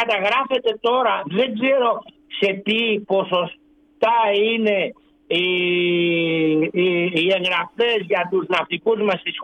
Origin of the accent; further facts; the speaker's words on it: Skyros, Central Greece, Greece; Εγώ είμαι από τη Σκύρο, μέσα από τη Σκύρο. Εμείς κεντρικό μας χωριό είναι ένα, η Σκύρος.